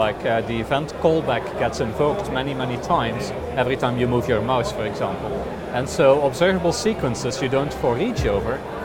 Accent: Belgium; I'm originally from Belgium here, so it's coming home over here.

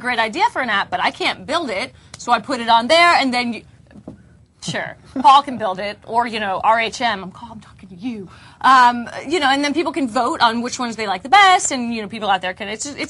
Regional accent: New York City, New York, United States; I mean, I'm from New York City.

